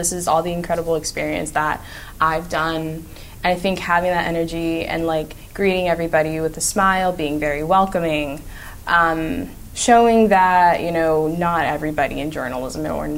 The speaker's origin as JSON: {"language": "English", "town": "Washington", "region": "District of Columbia", "country": "United States", "tie": "born or raised there", "said": "I think growing up in Washington certainly influenced how I look at the world"}